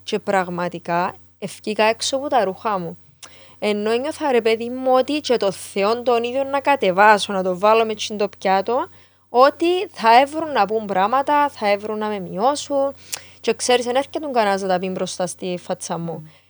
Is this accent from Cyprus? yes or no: yes; Cyprus; accent: Cypriot; Οπότε ήμουν εαυτός μου, μίλουν και τα κυπριακά μου όπως ήθελα